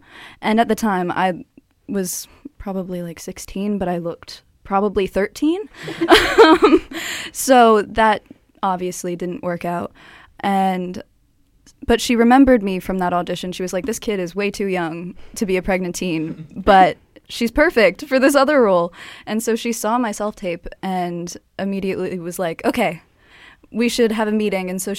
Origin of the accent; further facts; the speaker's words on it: Manitoba, Canada; now in Vancouver, Canada; I'm a citizen of the Trandequitchin First Nation. I'm also from the Lake Manitoba and Ebb and Flow First Nations in Manitoba. I'm an actress, and I live here in so-called Vancouver.